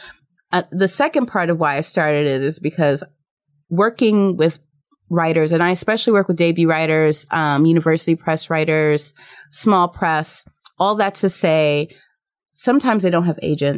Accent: New York City, New York, United States; born there; I was born in New York City, like we talked about.

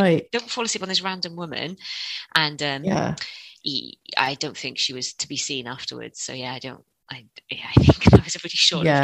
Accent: Cardiff, Wales, United Kingdom; oh, congratulations, we're from Cardiff and here are some Welsh cakes.

